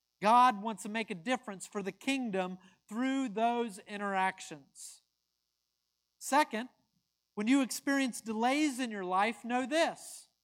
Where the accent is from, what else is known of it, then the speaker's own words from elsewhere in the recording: North Carolina, United States; I'm from North Carolina.